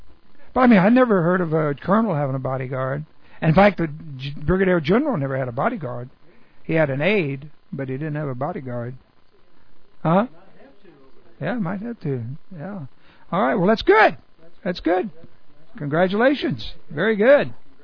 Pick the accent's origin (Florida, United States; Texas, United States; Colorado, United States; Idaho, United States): Texas, United States; I said, well, I'm from Texas.